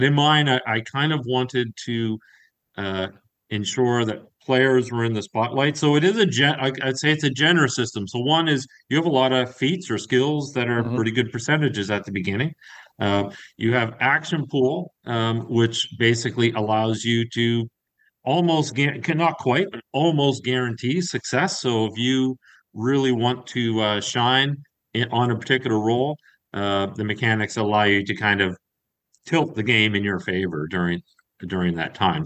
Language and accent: English; Canada; And I'm from I'm from Canada, but I'm from a rural part of Canada, a small town, and there's economic challenges.